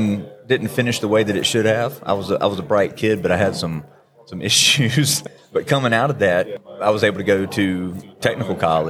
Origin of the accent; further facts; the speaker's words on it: the South, United States; I thought it had to have flour in it. I'm from the South, right?